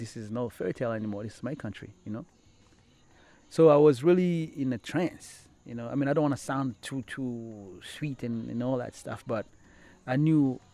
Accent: Burundi; moved away as an adult; now in Canada; So I was born in Burundi, raised in Burundi, primary school and high school in Burundi, and first year of university. Then I moved to Canada.

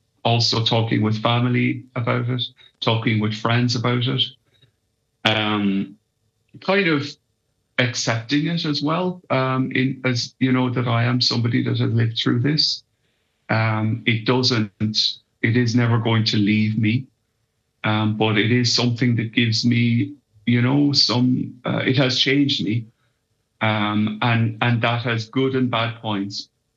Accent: Ireland; I do think as Irish people, we don't talk enough about it.

